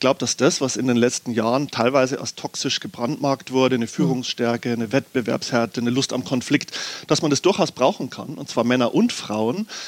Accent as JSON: {"language": "German", "region": "Bavaria", "country": "Germany", "tie": "born or raised there", "said": "Ich bin nicht in Würzburg geboren, sondern ich habe in Würzburg studiert. So. Ich bin aufgewachsen im Bayerischen Wald, östlich von Regensburg, in einem kleinen Ort."}